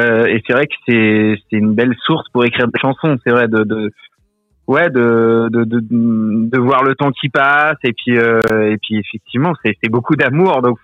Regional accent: Paris, Île-de-France, France; moi j'ai grandi à Paris et puis je suis descendu de Paris

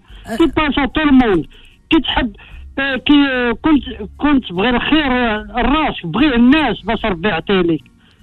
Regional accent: Morocco; Chez nous, au Maroc, il y a la liberté

